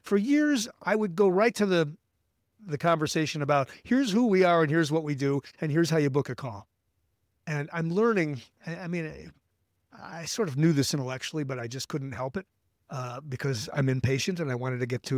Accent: Chicago, Illinois, United States; By the way, I'm from Chicago.

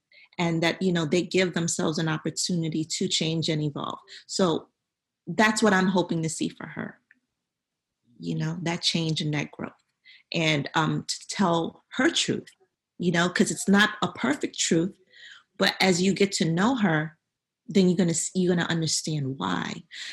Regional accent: Brooklyn, New York, United States; I'm like, I'm from Brooklyn. I'm not scared.

